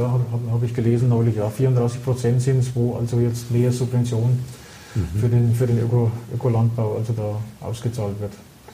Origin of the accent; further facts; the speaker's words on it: Bavaria, Germany; vor ein paar Jahren ging es ja los, bei uns in Bayern auch